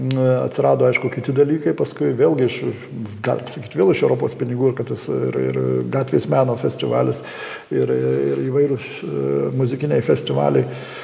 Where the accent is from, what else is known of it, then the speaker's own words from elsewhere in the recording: Suvalkija, Lithuania; mes kompaktiški, mes suvalkiečiai, mes daug žemės neužimam, mes susikoncentruojam.